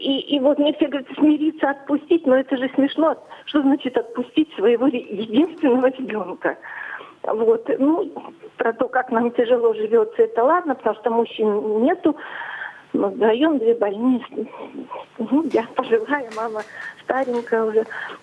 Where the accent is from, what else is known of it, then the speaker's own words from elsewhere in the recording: Saint Petersburg, Russia; я из Санкт-Петербурга.